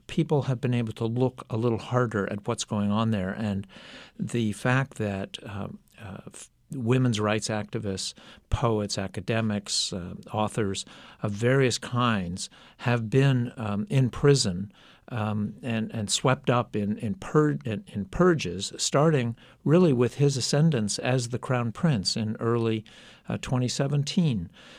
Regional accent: United States; there are a lot of people in other countries who face far graver dangers than I do as an American.

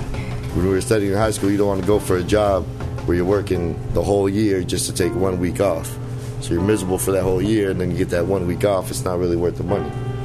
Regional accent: Daly City, California, United States; I'm from Daly City, actually, but I've been working in San Francisco all my life.

